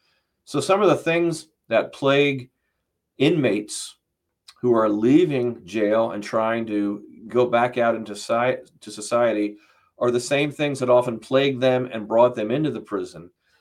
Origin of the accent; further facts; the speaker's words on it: Orfield, Pennsylvania, United States; I'm from Orfield, Pennsylvania.